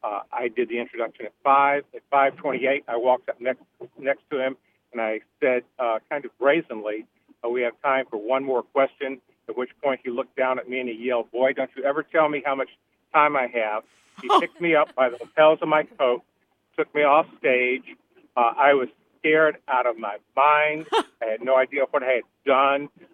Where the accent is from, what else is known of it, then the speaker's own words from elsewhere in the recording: Montgomery, Alabama, United States; I grew up in Montgomery, Alabama. I enrolled in Auburn in 1969